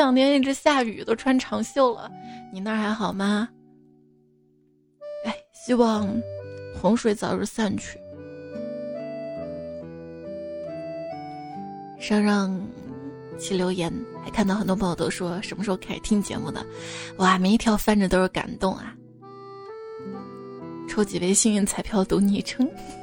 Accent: Shaanxi, China; accent: Shaanxi dialect; 用我们陕西话说试火一哈

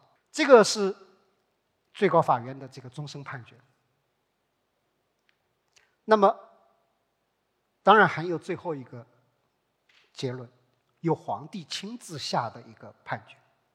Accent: Hangzhou, Zhejiang, China; 这是可能我们杭州人更熟悉的一个案件

